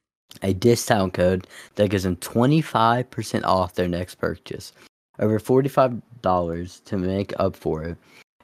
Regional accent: United States; You know, I'm from the United States, okay? So don't hate me.

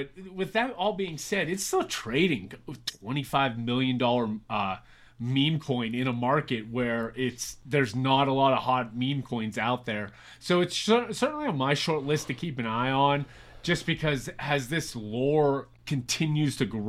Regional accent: Pittsburgh, Pennsylvania, United States; Yeah, I'm from the Pittsburgh area, so everybody out there knows Giant Eagle

